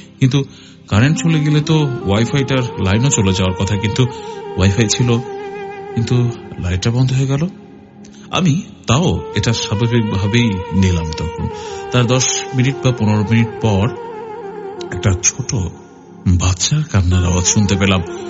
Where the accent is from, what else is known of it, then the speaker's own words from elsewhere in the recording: Chittagong, Chittagong Division, Bangladesh; আমি চট্টগ্রাম বিশ্ববিদ্যালয়ে থাকি। আমার বাবা সরকারি চাকরি করে একটা, তাই ছোট থেকে আমি চট্টগ্রামেই বড় হয়েছি।